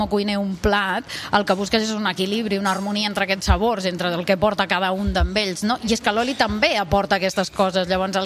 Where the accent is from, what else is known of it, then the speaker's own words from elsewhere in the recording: Terrassa, Catalonia, Spain; also born or lived in Les Garrigues; jo, tot i que sóc nascuda a les Garrigues, en un poblet, la meva família és de Terrassa, de Barcelona, i jo em vaig criar a Terrassa, Barcelona